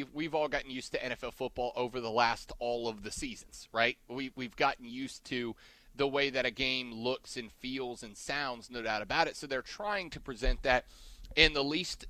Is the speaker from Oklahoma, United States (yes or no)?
no; New Orleans, Louisiana, United States; I know I'm kind of going to my hometown team here, but here's the deal. Like, Saints, could you imagine, the New Orleans Saints have one of the loudest home stadiums